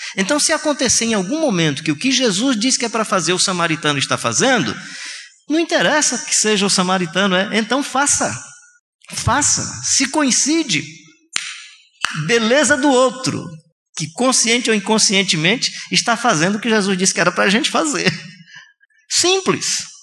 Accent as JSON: {"language": "Portuguese", "region": "Northeast Region", "country": "Brazil", "said": "E como nordestinos, especialmente nós que estamos vivendo essa experiência de transição da economia rural e agrária para uma economia industrial e de serviço"}